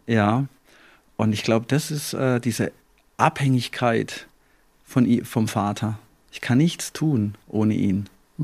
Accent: Baden-Württemberg, Germany; ich komme ja aus dem Rebland. Ich wohne im Rebland

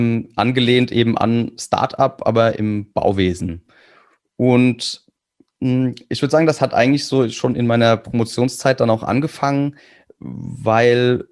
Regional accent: Kaiserslautern, Rhineland-Palatinate, Germany; Also ich komme aus Kaiserslautern.

